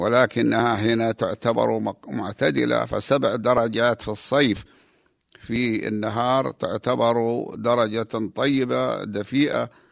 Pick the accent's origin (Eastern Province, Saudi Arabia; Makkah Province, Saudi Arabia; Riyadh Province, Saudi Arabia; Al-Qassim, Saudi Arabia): Al-Qassim, Saudi Arabia; رمل عجيب يشبه رمل بلادنا القصيم في قلب الجزيرة العربية